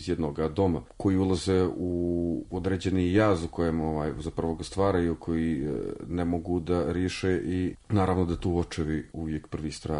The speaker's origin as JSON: {"language": "Serbian", "country": "Montenegro", "said": "dolazim iz Crne Gore, ja pišem u Crnoj Gori"}